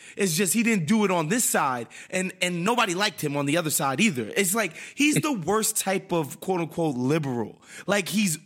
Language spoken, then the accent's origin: English; New York, United States; You know, as a New Yorker, oh my goodness.